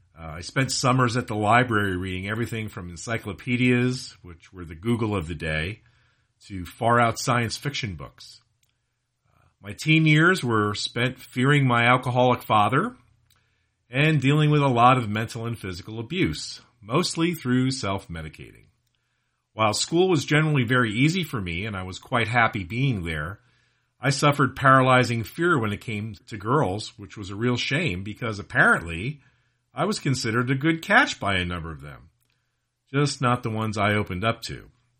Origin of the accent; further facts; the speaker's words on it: Allentown, Pennsylvania, United States; also born or lived in Lehighton / Palmerton; I was born in Lehighton, in Pennsylvania. I lived in Palmerton for a couple of years. I moved to Allentown